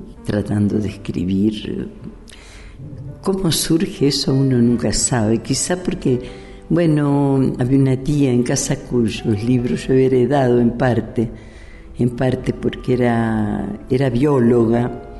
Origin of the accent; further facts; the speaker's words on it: Uruguay; moved away as an adult; now in Mexico; soy uruguaya, pero en parte, porque en buena parte también soy mexicana. Yo llegué acá en el año 74, estuvimos 11 años y medio aquí